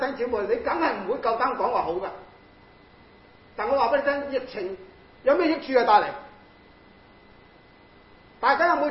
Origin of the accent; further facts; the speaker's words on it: China; 但我哋中国人，唉，我唔反对啊，即系我哋有一种倾向